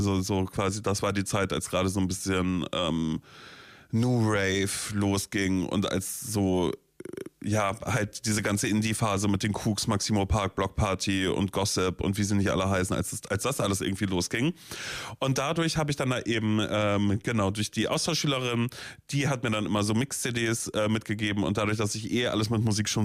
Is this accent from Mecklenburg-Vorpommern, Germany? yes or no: yes; Mecklenburg-Vorpommern, Germany; also born or lived in Coesfeld; Ich komme gebürtig aus NRW, also aus Münsterland, aus Coesfeld. Dann sind meine Eltern aber nach Mecklenburg-Vorpommern gezogen, als ich so 8 war.